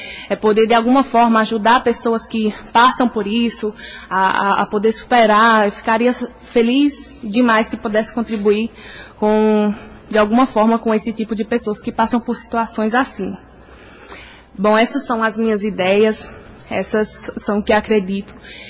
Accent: Rancharia, Pernambuco, Brazil; now in Araripina, Brazil; tenho 25 anos e sou natural do distrito de Bom Jardim, mais conhecido como Rancharia, né? Mas atualmente moro em Araripina, já faz quase 10 anos.

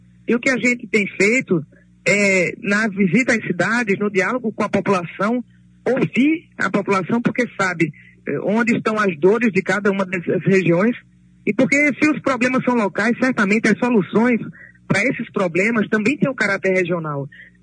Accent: Pernambuco, Brazil; Eu venho de Caguaru, você sabe muito bem disso.

